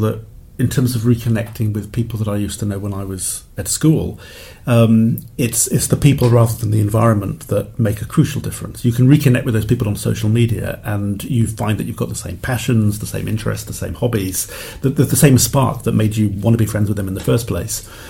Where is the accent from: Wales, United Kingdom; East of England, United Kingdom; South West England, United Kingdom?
Wales, United Kingdom; also born or lived in Cardiff / Lampeter; because I'll now say I'm Welsh, I'm from Wales.